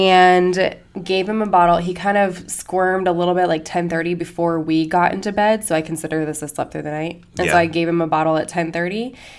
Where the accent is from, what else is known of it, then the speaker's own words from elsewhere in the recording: Colorado, United States; I got to run in the cold weather, which is amazing for me because I grew up in Colorado.